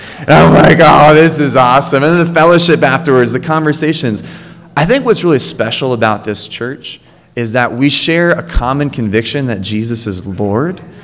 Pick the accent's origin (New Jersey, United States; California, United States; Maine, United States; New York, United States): New Jersey, United States; Randolph; You know, I grew up in this church. I grew up in Randolph, which is like deep West Jersey.